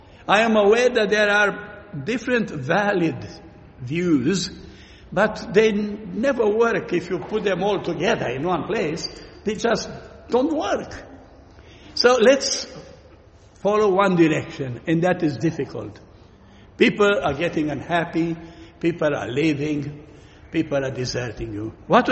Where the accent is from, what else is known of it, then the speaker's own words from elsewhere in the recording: Romania; English is a second language; moved away; when I came from Romania, I came from southwestern Romania, you know, the place of Romania that's never been communist, really, and never in agreement with communism.